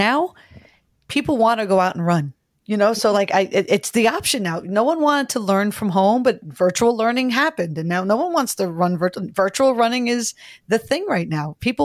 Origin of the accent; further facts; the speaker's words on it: New Jersey, United States; I'm from New Jersey.